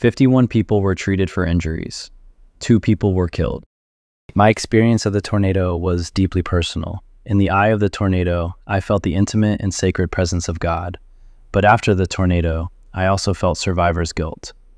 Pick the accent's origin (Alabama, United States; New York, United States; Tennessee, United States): Tennessee, United States; Murfreesboro; On Good Friday in 2009, I went for a run on the local greenway in Murfreesboro, Tennessee, my hometown.